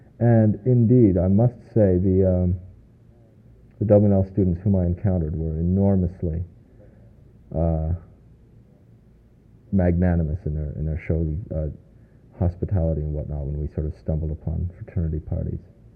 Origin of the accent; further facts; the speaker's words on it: Canada; Well, being a Canadian, I was I was designated a foreign student.